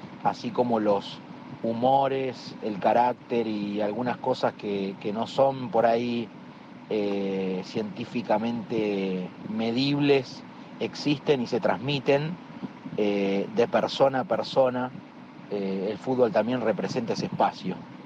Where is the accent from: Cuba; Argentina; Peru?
Argentina; representa todo eso que tiene para nosotros como argentinos la transmisión de algo